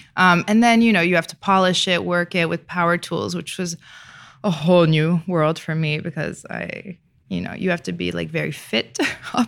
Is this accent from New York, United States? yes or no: yes; New York City, New York, United States; My mom is French, but I was born in New York.